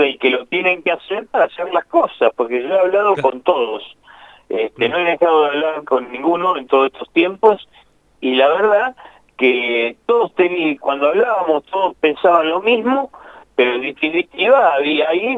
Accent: Argentina; Lo digo así tristemente, lo digo como un argentino que le duele lo que pasa

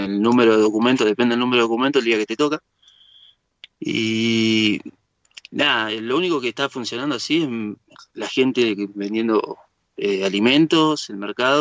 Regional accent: La Plata, Buenos Aires Province, Argentina; Yo soy de Alto de San Lorenzo.

